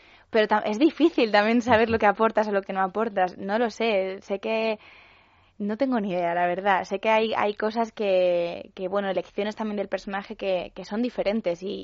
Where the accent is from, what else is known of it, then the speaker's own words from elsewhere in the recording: Leganés, Community of Madrid, Spain; Yo soy de Leganés.